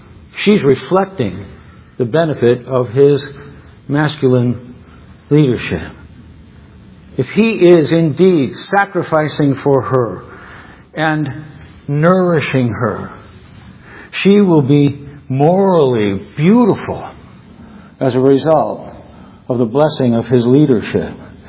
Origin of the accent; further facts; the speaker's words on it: United States; It's painfully honest to have to tell you how disinclined I find myself as an American to these things that I'm teaching and preaching.